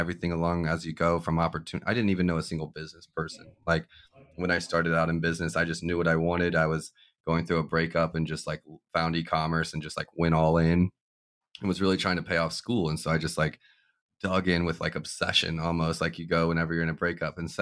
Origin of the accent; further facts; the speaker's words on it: Kansas City, United States; moved away; I'm from Kansas City. Like that was a good company to be in. And I moved to Tampa.